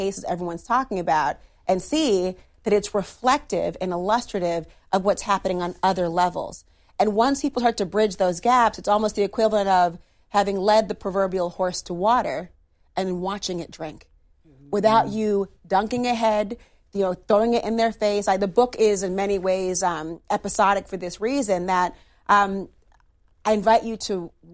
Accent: Minnesota, United States; I look back to in my home state of Minnesota

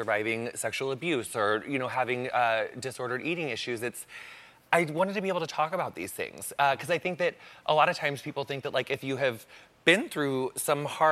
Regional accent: Quincy, Illinois, United States; Quincy, Illinois. It's a gorgeous little place in Illinois. Yes, Illinois.

